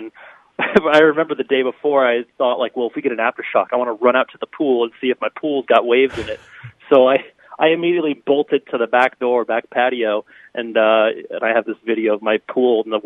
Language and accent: English; Galesburg, Illinois, United States; now in Los Angeles, United States; And what's funny is I'm from the Midwest. I was born and raised in Galesburg.